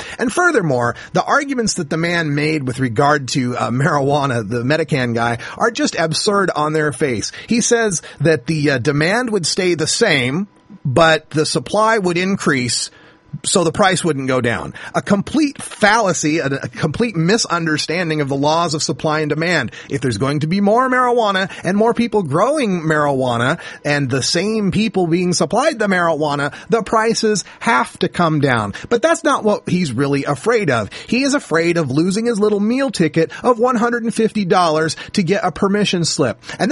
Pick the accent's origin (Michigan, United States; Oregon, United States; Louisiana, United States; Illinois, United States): Oregon, United States; Portland; hey, I'm from Portland, Oregon, but I'm beginning to be moving down to Northern California.